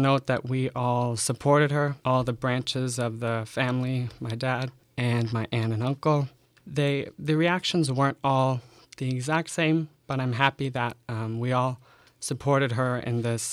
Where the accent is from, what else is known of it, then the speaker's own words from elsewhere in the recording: Ottawa, Ontario, Canada; I know my grandma was one of the first people in Ottawa. That's my hometown.